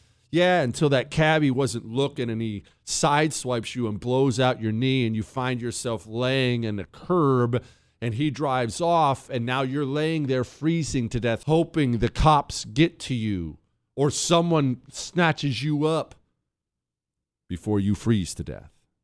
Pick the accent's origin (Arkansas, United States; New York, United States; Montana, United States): Montana, United States; I grew up in Montana. Every single winter, people would die.